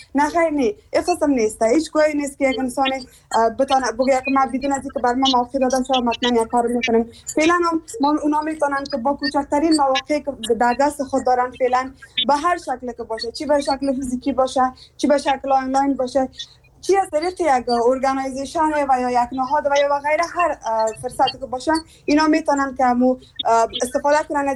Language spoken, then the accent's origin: Persian; Afghanistan; همه گی ما یک افغان هستیم، از یک افغانستان هستیم،